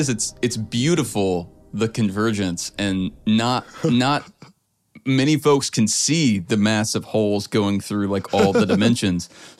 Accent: Louisiana, United States; now in Texas, United States; It's so I'm from Louisiana originally, and so it's sort of become like what Cane's was to me as a Louisianan. I feel like P. Terry's has become for me as a Texan.

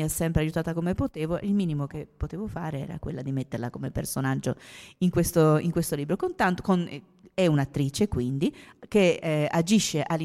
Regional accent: Trieste, Friuli-Venezia Giulia, Italy; Io sono triestina

